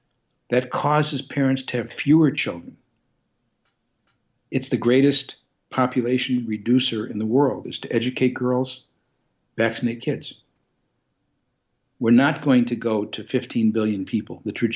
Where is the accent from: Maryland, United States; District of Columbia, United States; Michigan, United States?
Michigan, United States; Detroit; I come from Detroit.